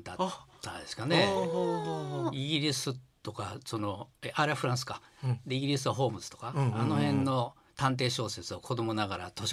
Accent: Osaka, Japan; 育ったのは東住吉区で、まあ、私鉄沿線のごちゃごちゃしたところですね、

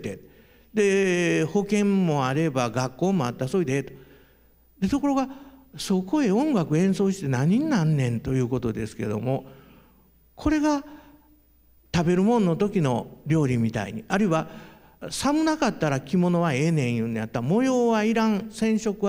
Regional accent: Kobe, Hyogo, Japan; 私神戸の人間ですけども、

